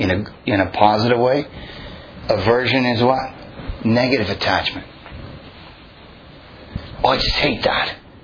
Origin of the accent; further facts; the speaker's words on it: Canada; I was born and raised in Canada. Not so much there.